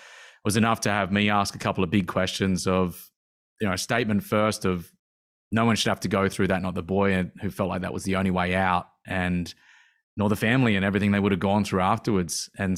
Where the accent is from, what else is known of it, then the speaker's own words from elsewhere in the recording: Australia; I was born in Outback Australia and did all my schooling out there.